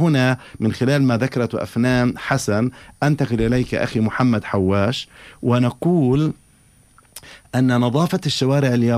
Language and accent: Arabic; Palestine; هل يمكن هذا أن يحدث عندنا في فلسطين؟